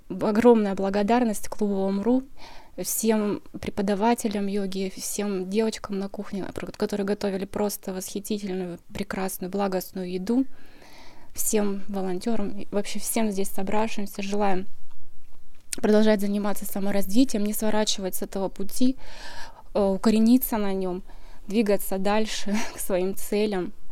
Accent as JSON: {"language": "Russian", "town": "Abakan", "region": "Khakassia", "country": "Russia", "said": "я из Абакана."}